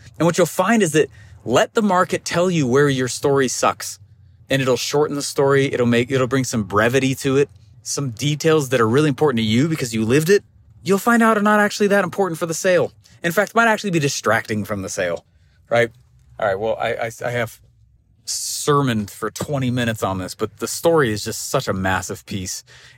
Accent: Utah, United States; born there; I was born in Utah on April 22nd, 1988, which is my birthday, right?

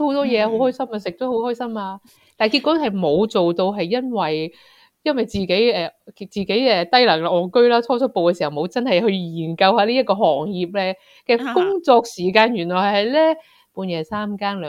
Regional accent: Hong Kong; 見到我哋香港人一齊坐埋，好嘈啊，又覺得得意啊！

